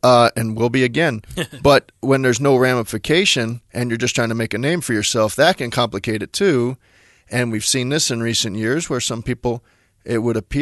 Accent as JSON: {"language": "English", "region": "Florida", "country": "United States", "tie": "born or raised there", "said": "I grew up in South Florida"}